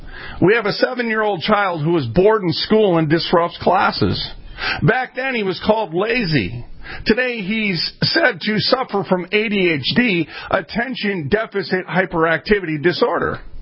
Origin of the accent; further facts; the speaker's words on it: Minneapolis, Minnesota, United States; I'm from North Minneapolis. Let's get a little street lang in here.